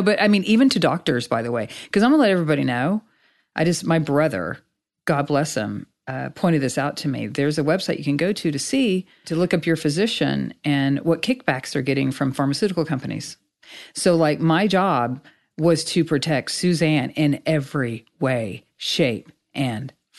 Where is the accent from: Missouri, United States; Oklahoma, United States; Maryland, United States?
Oklahoma, United States; You know, it's that thing that I remember growing up in Oklahoma when somebody would talk about it